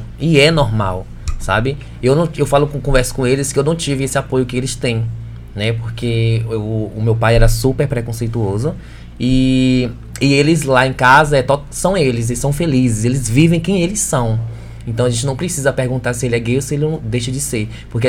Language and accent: Portuguese; Camaçari, Bahia, Brazil; porque a gente é de Camaçari e a gente tem mais publicidade aqui em Salvador para lá.